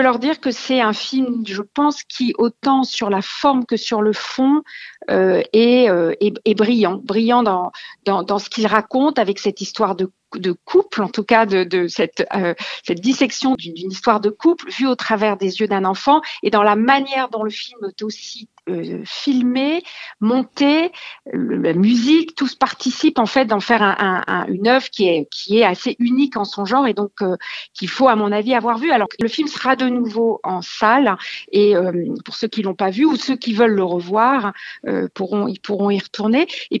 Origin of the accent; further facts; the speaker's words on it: France; je suis fière en tant que Française de voir qu'elle reçoit ces prix-là.